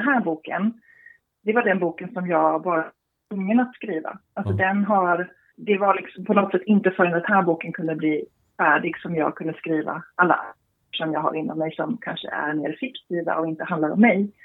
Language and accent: Swedish; Norrköping, Östergötland, Sweden; jag befinner mig i Norrköping. Där också min bok utspelar sig. Jag är född här och uppvuxen här och har kommit tillbaka hit.